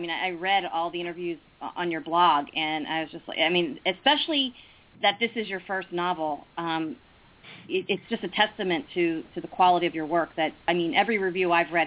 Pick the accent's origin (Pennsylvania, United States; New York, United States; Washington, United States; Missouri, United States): Pennsylvania, United States; now in Baltimore, United States; I know that living in Baltimore, and listen, I know this because I grew up in the Philly suburbs